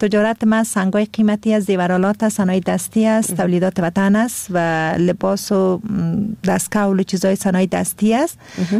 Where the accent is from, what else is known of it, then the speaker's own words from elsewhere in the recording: Kabul, Afghanistan; خودم از کابل هستم